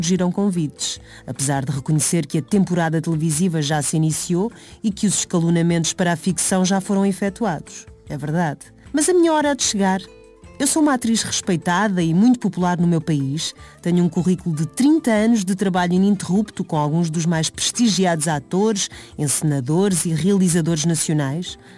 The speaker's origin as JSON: {"language": "Portuguese", "country": "Portugal", "said": "eu sou portuguesa acima de tudo. Amo o meu país e foi aqui que dei início à minha carreira de 30 anos."}